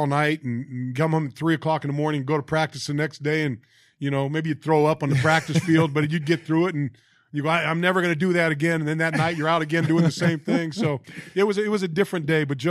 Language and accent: English; Milpitas, California, United States; Joe and I are both Northern California guys. Joe's from Marysville. I'm from Milpitas.